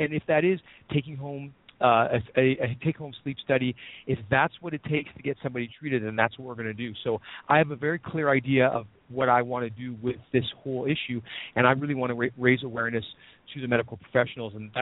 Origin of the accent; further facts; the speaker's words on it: Canada; I'm a dentist from Canada